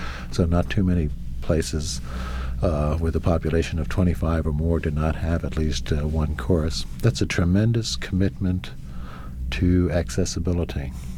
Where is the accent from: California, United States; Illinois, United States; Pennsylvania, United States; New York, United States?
New York, United States; moved away as an adult; I came directly from New York. I was born in New York City, raised on Long Island.